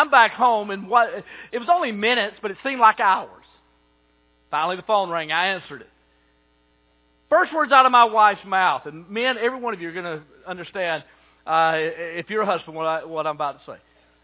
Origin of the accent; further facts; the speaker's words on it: Fitzgerald, Georgia, United States; Growing up in Fitzgerald, my plans were to go to ABAC.